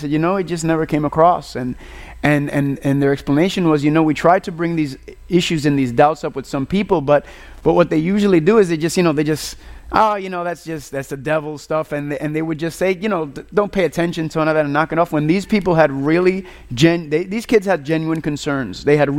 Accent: Puerto Rico; I'm from Puerto Rico, so I was over in Puerto Rico

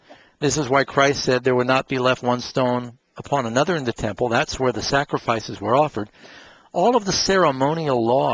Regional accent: Burbank, California, United States; born there; as bad as it was in Southern California, and I was born down in Burbank.

